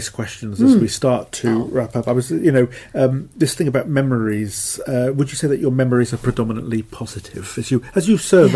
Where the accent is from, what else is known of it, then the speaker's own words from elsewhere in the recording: Cardiff, Wales, United Kingdom; Because I'm from Cardiff, admittedly the suburbs, but I would hardly call myself, in when I was young, a city person.